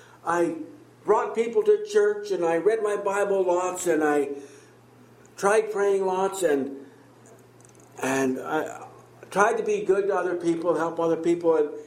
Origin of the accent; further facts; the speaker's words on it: China; we come from China, very... communist, very atheistic nation.